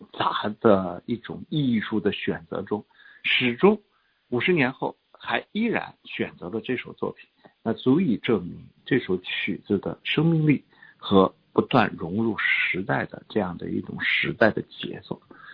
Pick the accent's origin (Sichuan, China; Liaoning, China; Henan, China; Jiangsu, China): Jiangsu, China; moved away; 远离江苏很久了，我们生活在北方，所以拿起琴来如果演奏一段江苏的乐曲，一定是选择原汁原味的那个土生土长的那一句旋律。对，这样呢能让我们的心绪瞬间回到我们的故乡。